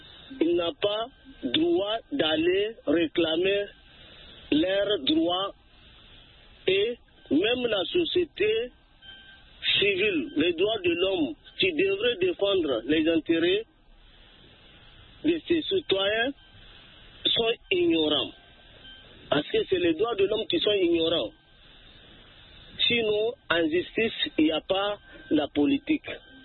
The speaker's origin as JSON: {"language": "French", "country": "Niger", "said": "Non, je suis du Niger."}